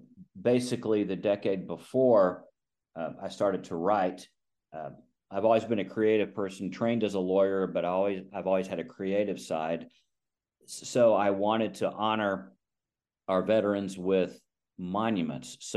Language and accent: English; Midland, Texas, United States; my home state of Texas and found another recipient from the Korean War, George O'Brien, from my hometown of Midland